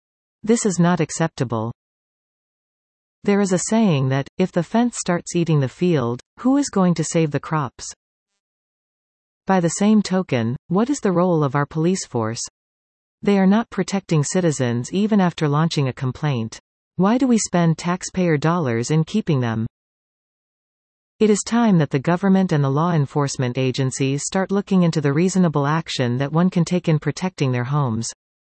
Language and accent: English; United States; now in Victoria, Canada; I'm still an American, but my wife and I have chosen to live in Victoria. We fear for America, as divisions there intensify. We want only the best for our birth nation